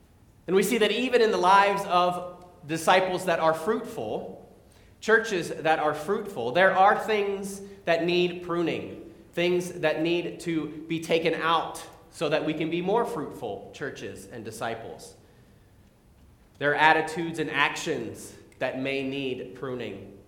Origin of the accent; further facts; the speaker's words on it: North Carolina, United States; Now, I grew up in North Carolina and I always joke that these imperatives would be a lot easier for us to understand if we used my favorite southern word, y'all.